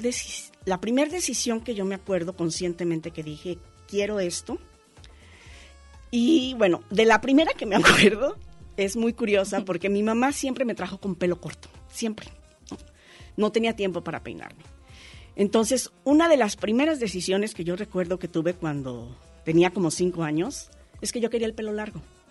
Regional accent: Encarnación de Díaz, Jalisco, Mexico; yo nací en un municipio que es límite de Jalisco con Aguascalientes. El municipio se llama Encarnación de Díaz.

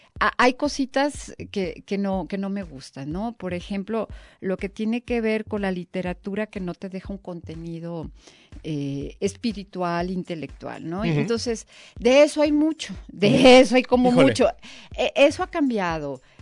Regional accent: Guadalajara, Jalisco, Mexico; Todos somos tapatíos

